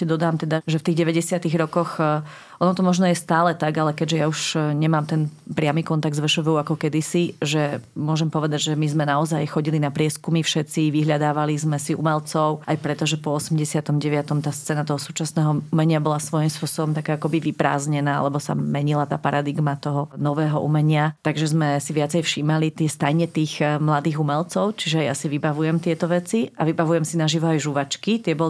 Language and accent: Slovak; Bratislava, Bratislava Region, Slovakia; Ja som Bratislavčanka